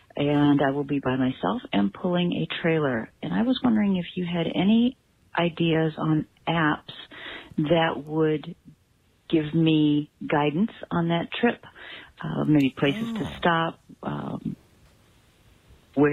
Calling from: Arizona, United States; I'm calling from Arizona.

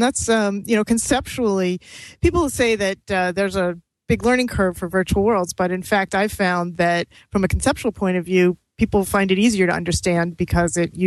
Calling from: Weston, Massachusetts, United States; I'm coming from Weston, Massachusetts, just outside Boston.

